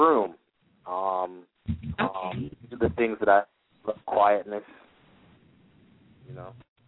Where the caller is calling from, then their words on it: Ocala, Florida, United States; I'm calling from Ocala, Florida. That's between Tampa and Orlando.